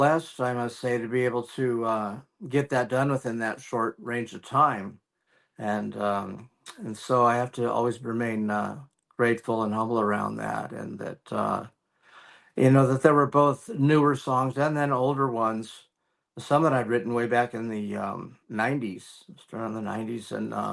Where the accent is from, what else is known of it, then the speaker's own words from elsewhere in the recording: San Jose, California, United States; moved away as an adult; Right before I moved out of my hometown of San Jose, I was starting writing again.